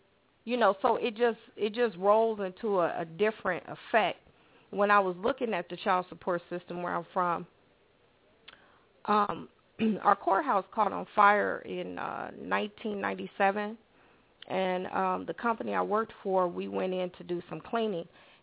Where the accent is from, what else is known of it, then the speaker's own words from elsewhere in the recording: South Carolina, United States; I'm from South Carolina.